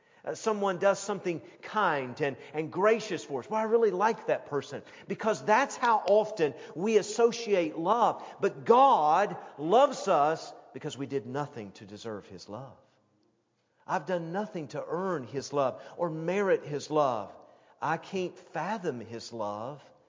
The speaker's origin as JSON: {"language": "English", "town": "Powell", "region": "Tennessee", "country": "United States", "tie": "born or raised there", "said": "We lived on a dead-end street growing up on Rollins Lane in Powell, Tennessee."}